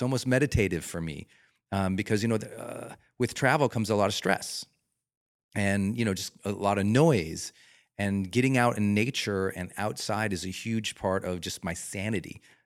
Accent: Montana, United States; And I'm a Rocky Mountain kid. I'm from Montana, but, you know, the Rockies extend all the way up, as you know.

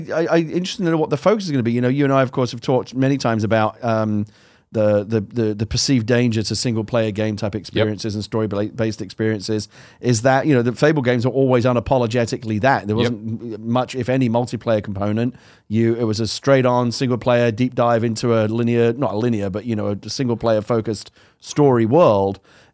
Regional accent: United Kingdom; as a Brit

